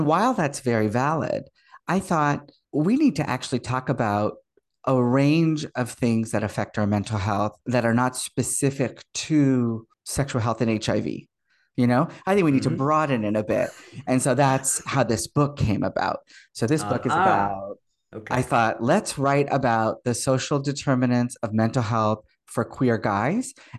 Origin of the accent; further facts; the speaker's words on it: Toronto, Ontario, Canada; I did my undergraduate degree at the University of Waterloo, which is just a short distance away from Toronto, my hometown.